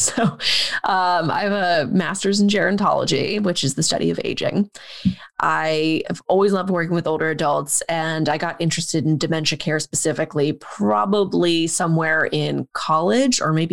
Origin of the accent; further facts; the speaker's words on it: New Jersey, United States; If I was, I'd probably actually be an Eagles fan because I grew up outside of Philly in New Jersey.